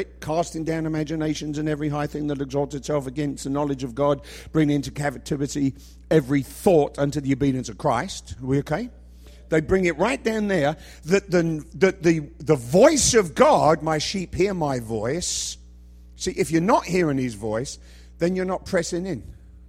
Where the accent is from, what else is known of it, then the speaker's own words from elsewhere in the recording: England, United Kingdom; I was raised in England.